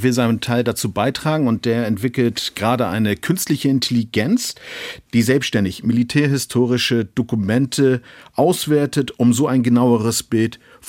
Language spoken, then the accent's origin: German; Kiel, Schleswig-Holstein, Germany; Also ich bin ja Kieler und nicht weit weg von der Küste der schleswig-holsteinischen Landeshauptstadt.